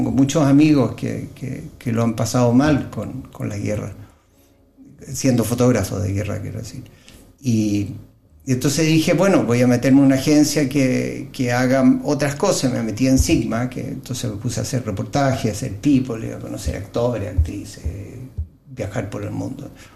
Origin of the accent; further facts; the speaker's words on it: Chile; Vuelvo como a la canción